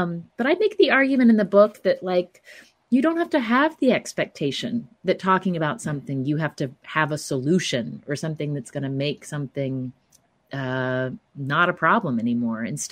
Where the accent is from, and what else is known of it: the South, United States